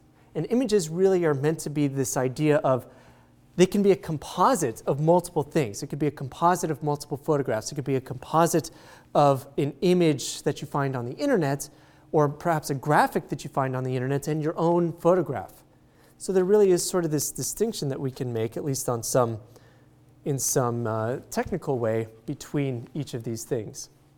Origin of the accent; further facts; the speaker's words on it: El Paso, Texas, United States; a photo back in my hometown of El Paso